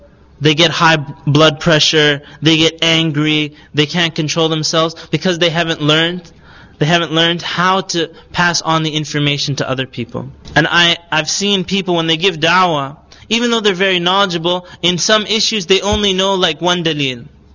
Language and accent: English; Canada; even when I was younger and I grew up in Canada, anger is not proof.